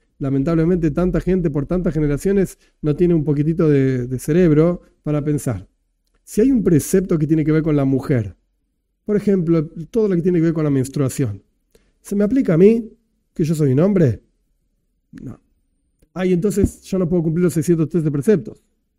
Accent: Argentina; born there; Yo, como ciudadano argentino, porque nací acá y vivo acá, etcétera, etcétera

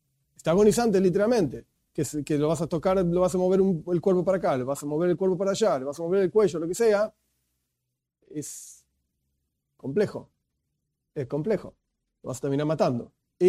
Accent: Argentina; Yo vivo en Argentina, soy argentino, nací en Argentina.

